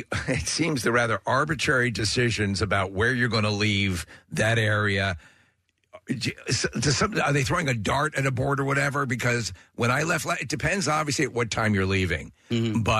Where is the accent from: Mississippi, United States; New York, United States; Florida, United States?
New York, United States; and to like growing up in New York, going into Madison Square Garden or going to see events there and the mass transit element.